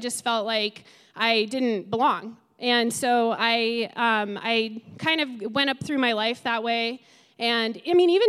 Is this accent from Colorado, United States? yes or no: yes; Colorado, United States; I grew up here in Colorado, but I always kind of felt excluded from that kind of outdoor culture.